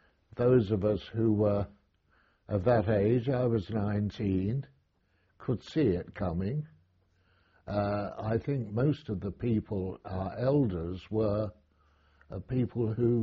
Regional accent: London, United Kingdom; born there; I was born in West London in 1920.

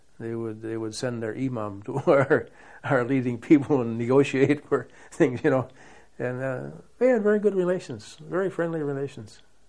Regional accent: United States; as an American, I don't feel myself separate from any other nationality or people.

